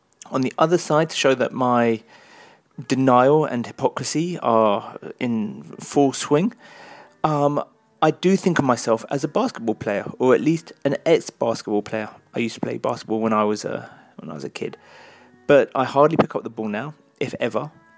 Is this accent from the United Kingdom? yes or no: yes; United Kingdom; even though I'm British, I see myself as partly Jamaican.